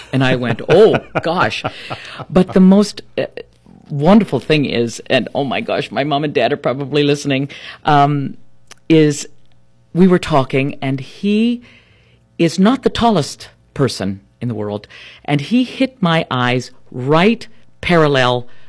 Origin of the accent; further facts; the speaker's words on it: United States; I was the very first mezzo-soprano to sing the role of Santuzza at La Scala as an American